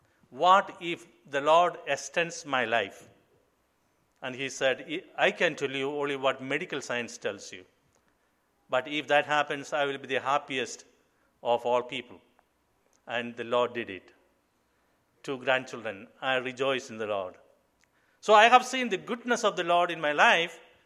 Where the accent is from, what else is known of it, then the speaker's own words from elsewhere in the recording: Kerala, India; first language Malayalam; English is a second language; God has gifted me with the gift of writing songs in my native language, Malayalam.